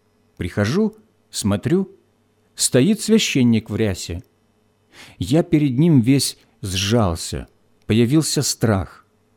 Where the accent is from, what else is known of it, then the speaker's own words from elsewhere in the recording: Ukraine; потому что я родом с Украины.